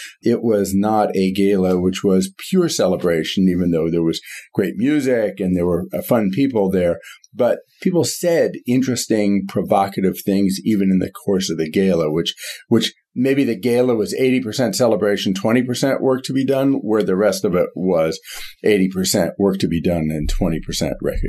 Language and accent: English; California, United States; I grew up in Silicon Valley where, you know, the history of an organization is two guys in a garage, right?